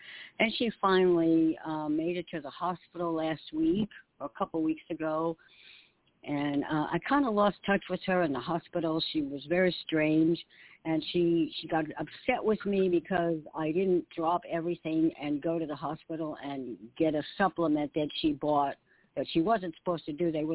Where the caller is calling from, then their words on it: New York, United States; in New York.